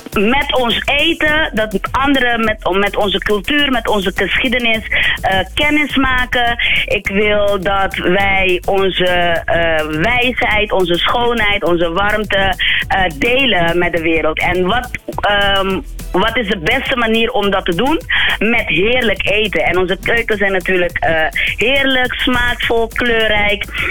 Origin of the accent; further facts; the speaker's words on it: Curaçao; ik kom natuurlijk uit de Caribbean en met de roots in West-Afrika. En mijn vader komt uit Venezuela, daar ben ik ook gemaakt, zoals ik altijd zeg. Want mijn ouders die woonden toen op Venezuela. Maar mijn moeder ging terug naar Curaçao